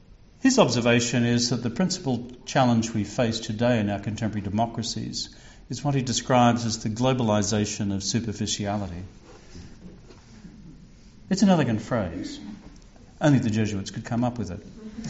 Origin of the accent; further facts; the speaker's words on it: Australia; My observation as an Australian